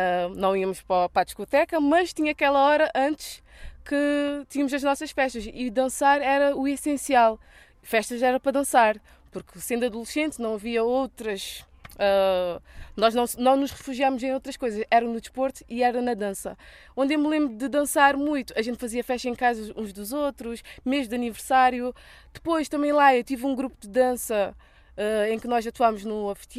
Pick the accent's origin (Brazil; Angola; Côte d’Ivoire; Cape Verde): Cape Verde; Sal; moved away as an adult; now in Portugal; Sou da Ilha do Sal, vim para estudar, porque o meu objetivo também era conhecer o mundo e também queria prosseguir os estudos